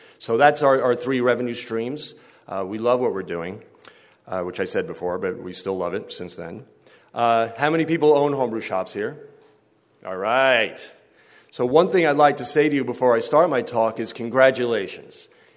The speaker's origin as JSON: {"language": "English", "town": "New York City", "region": "New York", "country": "United States", "said": "I'm an Italian from New York City."}